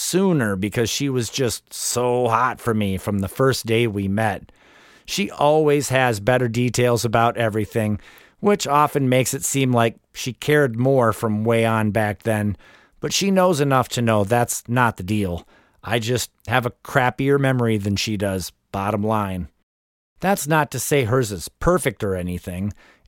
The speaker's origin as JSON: {"language": "English", "town": "Lansing", "region": "Michigan", "country": "United States", "tie": "born or raised there", "said": "She's from the Kalamazoo area, and I'm from Lansing."}